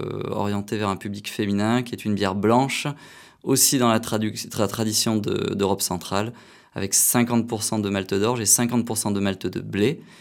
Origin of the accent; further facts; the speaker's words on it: Nouvelle-Aquitaine, France; Originaire de la Corrèze, exactement.